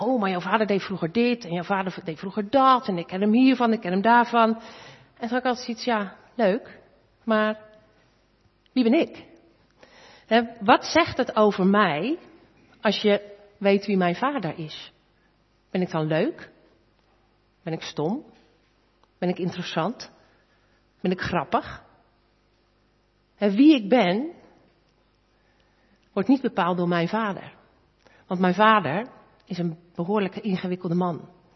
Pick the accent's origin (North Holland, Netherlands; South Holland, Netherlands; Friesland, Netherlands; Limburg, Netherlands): South Holland, Netherlands; Katwijk; Ik kom uit Katwijk, een vissersdorpje.